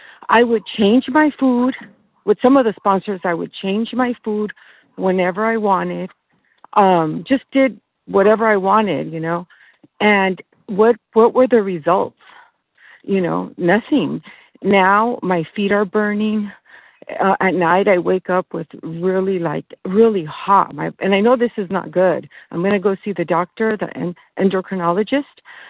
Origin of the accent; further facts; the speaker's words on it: California, United States; I'm from California.